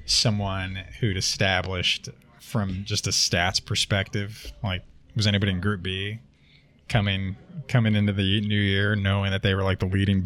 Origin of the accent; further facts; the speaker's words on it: Indiana, United States; when I was a kid, backyard, growing up in Indiana, right?